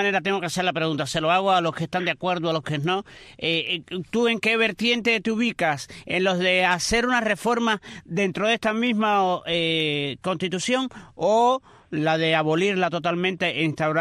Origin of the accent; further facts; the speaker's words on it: San Germán, Holguín, Cuba; Me toca bastante porque soy holguinero de San Germán